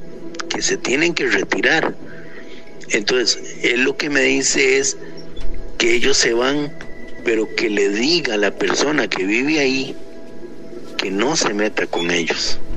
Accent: Costa Rica; yo soy de Costa Rica

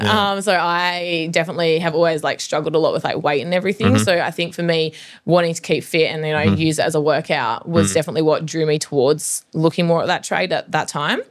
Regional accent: Perth, Western Australia, Australia; So I did my apprenticeship in Perth because I'm from Perth.

